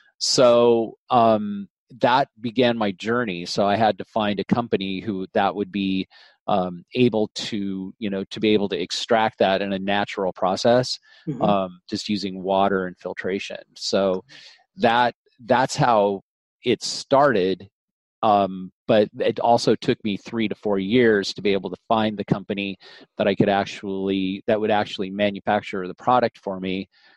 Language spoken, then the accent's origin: English; Colorado, United States; also born or lived in Wisconsin; My background, I was born in Wisconsin and I was raised in Colorado, and I was basically raised on a small ranch or small farm.